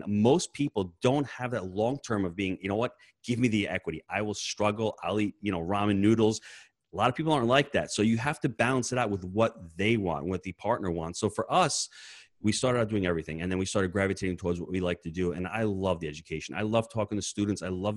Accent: New York, United States; I'm a New Yorker. New Yorkers don't know anything out of the tri-state area.

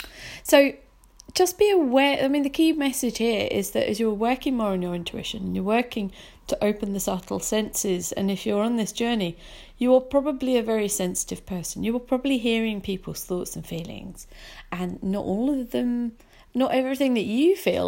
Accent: Brighton, South East England, United Kingdom; I grew up in Brighton

